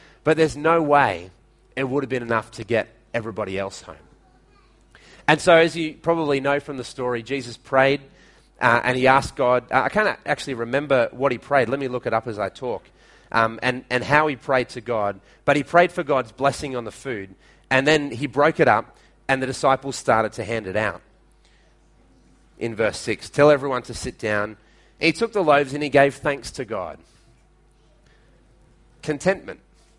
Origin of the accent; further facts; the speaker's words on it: Madang, Madang Province, Papua New Guinea; When we were growing up in Madang in PNG, you could get for 10 toya a flour balls from any kai bar.